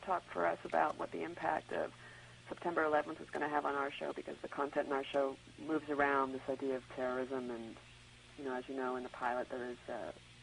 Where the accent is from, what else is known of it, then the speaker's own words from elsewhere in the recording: Canada; for me being Canadian, it's been lovely to do a show here in the States.